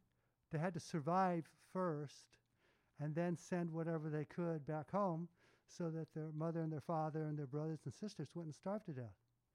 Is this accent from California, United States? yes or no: yes; Santa Cruz, California, United States; I was born in Santa Cruz, and I lived in the last Santa Cruz Chinatown.